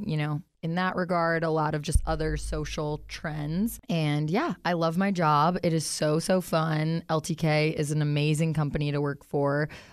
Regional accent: Green Bay, Wisconsin, United States; now in Nashville, United States; No, I am originally from Green Bay. I moved to Nashville in 2016.

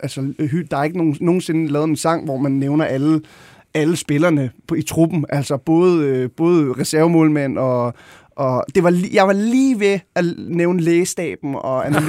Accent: Gladsaxe, Capital Region of Denmark, Denmark; Jeg voksede op ude i Høje Gladsaxe, et socialt boligområde

